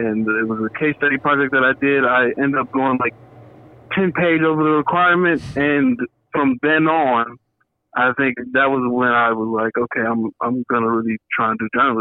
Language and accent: English; Chicago, Illinois, United States; Yeah, I grew up in Uptown on the north side. I went to school over there, lived in the same apartment building on Lakeside, 920 West Lakeside, for the first 18 years of my life.